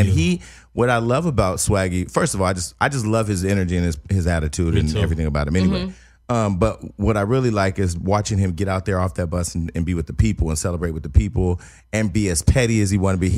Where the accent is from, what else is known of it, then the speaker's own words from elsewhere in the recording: California, United States; One, I'm from Northern California, so it's great to see the Oakland, you know, Oakland Raiders